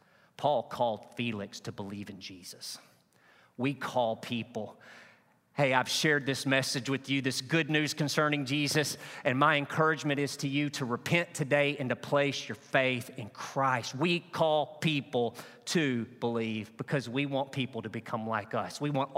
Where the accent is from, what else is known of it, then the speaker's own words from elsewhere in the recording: Arkansas, United States; I heard this growing up in Arkansas.